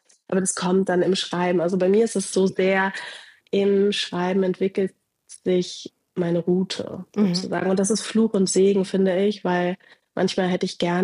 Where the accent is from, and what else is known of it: Berlin, Germany; born or raised there